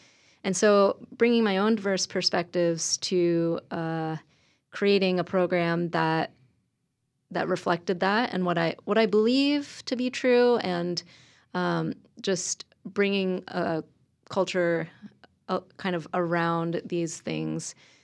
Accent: New York, United States; Well, I grew up in New York State. I like to say same latitude, different attitude.

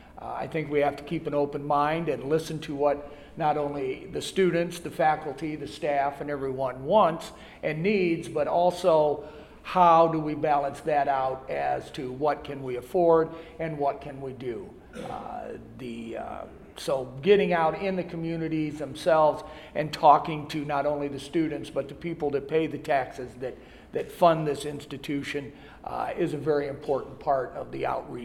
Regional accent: Chenoa, Illinois, United States; now in Normal, United States; I live in Normal, but I grew up in Chenoa.

